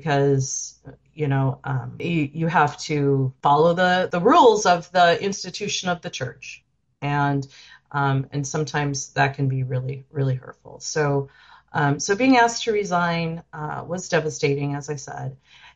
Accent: Richland, Washington, United States; Growing up in Richland, it was a very nurturing congregation.

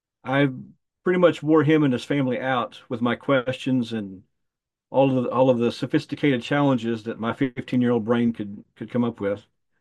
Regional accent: Oklahoma, United States; I was born and raised in Oklahoma, and like the majority of folks around here, I was brought up in the Southern Baptist Church.

